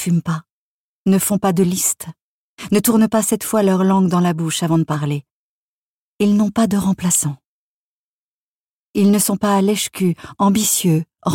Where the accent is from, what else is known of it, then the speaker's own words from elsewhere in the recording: Grand Est, France; born there; Je suis née sous X, dans les Ardennes, au nord du département, dans ce coin qui fricote avec la Belgique.